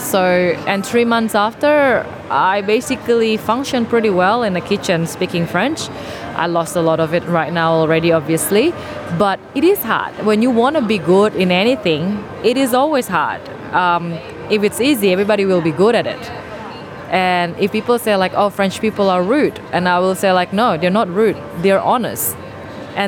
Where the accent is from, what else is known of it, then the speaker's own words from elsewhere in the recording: Indonesia; first language Indonesian; English is a second language; also born or lived in Singapore; I speak two languages by default, my mother tongue, Indonesian language, and then English. And then I lived in Singapore for 7 years, so I speak a bit of Chinese.